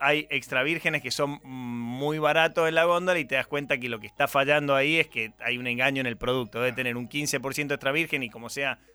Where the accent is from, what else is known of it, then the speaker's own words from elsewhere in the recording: Mendoza, Argentina; A mi tierra.